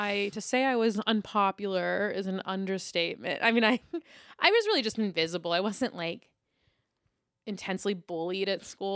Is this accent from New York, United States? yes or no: yes; New York City, New York, United States; I grew up in Lower Manhattan, so not that far from here.